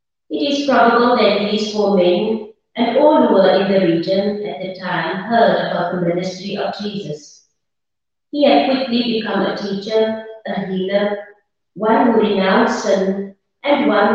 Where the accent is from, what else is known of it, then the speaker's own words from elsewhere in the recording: Mossel Bay, Western Cape, South Africa; I was born and raised in Mossel Bay, ordained into the priesthood on the 1st of December 2019. I'm the eldest of two children born